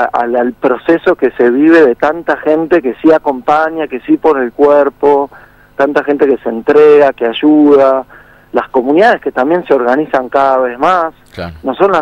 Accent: Argentina; te lo digo como argentino

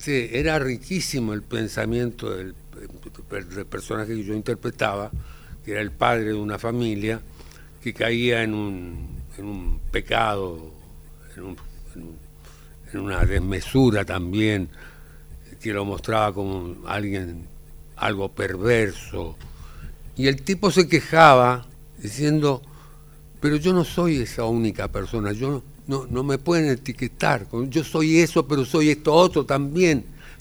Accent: Chile; born there; Un día nací en Chile.

